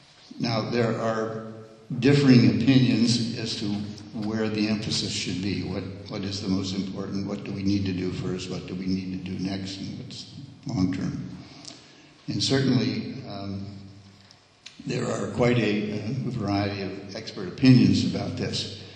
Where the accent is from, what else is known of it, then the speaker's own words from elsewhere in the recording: Lopez Island, Washington, United States; from Lopez Island.